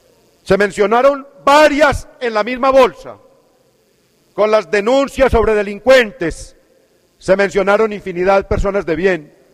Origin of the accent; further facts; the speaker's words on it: Marinilla, Antioquia, Colombia; porque tiene antecedentes raizales en mi pueblo, en Marinilla.